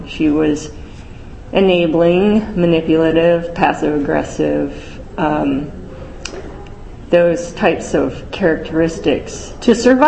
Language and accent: English; Minnesota, United States; my parents are immigrants from Hong Kong. I was born and raised in Minnesota, a small town in Minnesota. A small town in Minnesota in the early 70s.